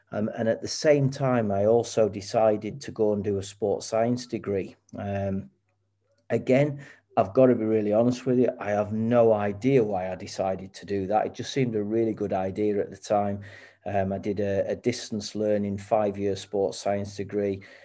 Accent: Carlisle, North West England, United Kingdom; I was brought up in Carlisle, way up in the north.

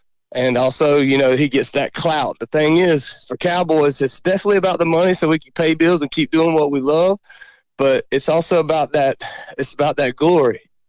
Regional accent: Georgia, United States; it's thankful we are from South Georgia. We're thankful where things are slower, and slower paced and less traffic and less craziness, because it didn't affect us as bad down here as it did those bigger cities.

